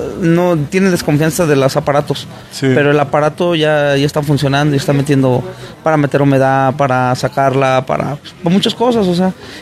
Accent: Guanajuato, Mexico; now in Querétaro, Mexico; El criadero y nosotros somos de Guanajuato, pero estamos radicando en Querétaro.

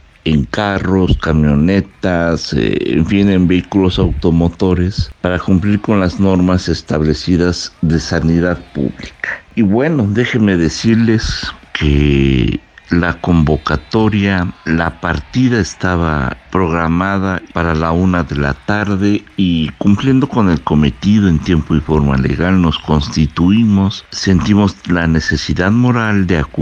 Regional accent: Puebla, Mexico; oriundo y vecino de la ciudad de Puebla, Puebla

